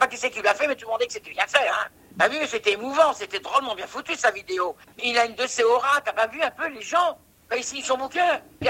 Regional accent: France; born there; Moi, je suis né en France, j'ai connu la France de Gaulle, j'ai connu la France Giscard

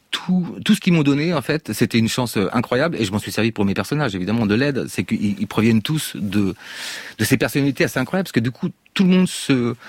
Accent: Brittany, France; étant un peu celte, parce que moi, je suis breton

